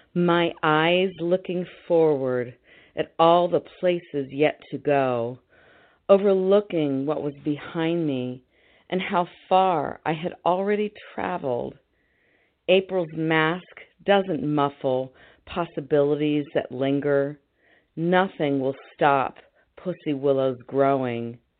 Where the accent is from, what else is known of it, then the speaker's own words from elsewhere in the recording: Grove City, Ohio, United States; from Grove City, Ohio, a suburb of Columbus.